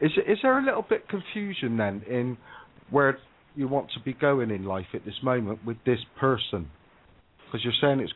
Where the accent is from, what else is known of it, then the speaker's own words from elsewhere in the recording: Bristol, South West England, United Kingdom; accent: Bristolian; Yeah, so it's my Bristolian accent, I'm sorry.